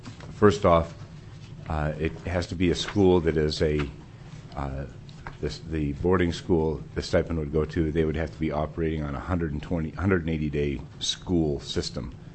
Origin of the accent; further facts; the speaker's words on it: Nenana, Alaska, United States; I was born and raised in Nenana, so there's no doubt that the one in Nenana would probably get my attention most